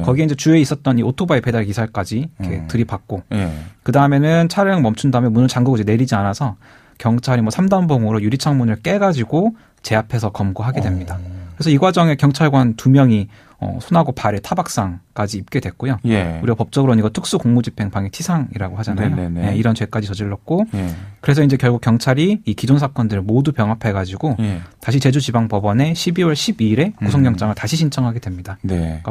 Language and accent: Korean; Jeju, South Korea; 어린 시절을 제주에서 보냈고 또 지금도 또 가족들이 제주에 살고 있기 때문에